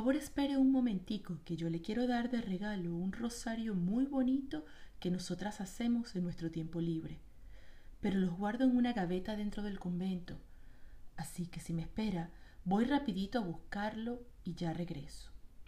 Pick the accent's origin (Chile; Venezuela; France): Venezuela; Barquisimeto, Lara; una leyenda urbana de mi ciudad natal, Barquisimeto, en Venezuela